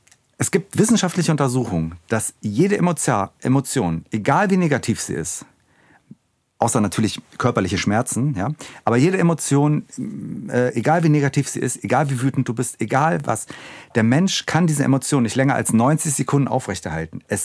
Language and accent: German; Gladebeck, Lower Saxony, Germany; also born or lived in Göttingen; Und dann bin ich mit meiner Mutter bei meinen Großeltern aufgewachsen. Ja. Das ist in einem Dorf Gladebeck. Da leben 1000 Leute